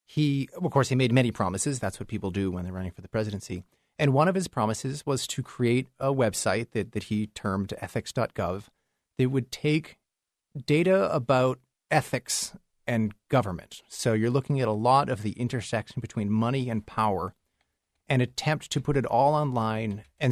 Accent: Charlottesville, Virginia, United States; I'm from Charlottesville.

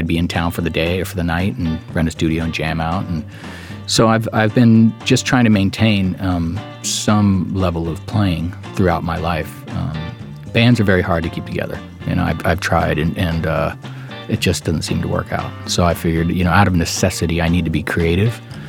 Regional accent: San Francisco, California, United States; born or raised there

